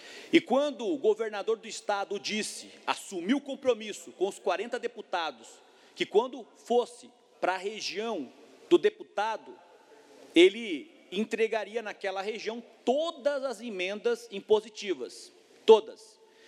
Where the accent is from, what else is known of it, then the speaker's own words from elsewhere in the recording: Lages, Santa Catarina, Brazil; Na minha terra, que é Lages